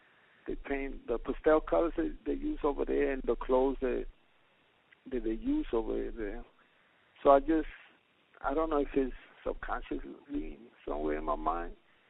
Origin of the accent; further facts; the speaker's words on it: Puerto Rico; And in Puerto Rico, I'm from Puerto Rico.